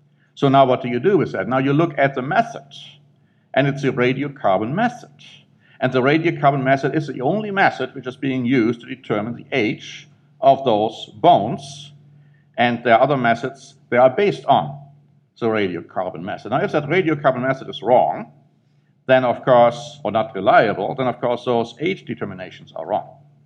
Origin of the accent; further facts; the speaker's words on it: North Rhine-Westphalia, Germany; English is a second language; Now, you see, I grew up in Germany, right where they had found the first Neanderthal remain.